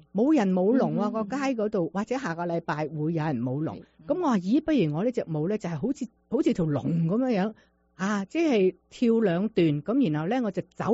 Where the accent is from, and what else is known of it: China